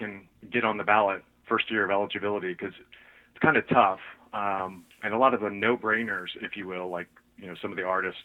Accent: Ohio, United States; I'm also from Ohio, so, you know, the hall's in Cleveland, and I've visited it several times.

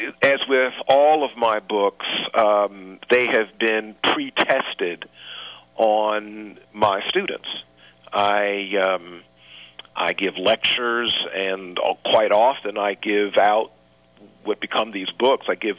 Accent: Columbia, South Carolina, United States; I mean, I'm from Columbia, South Carolina. In many ways, I'm a very sort of conventional, you know, sort of middle-class black person, refugee from the Jim Crow South.

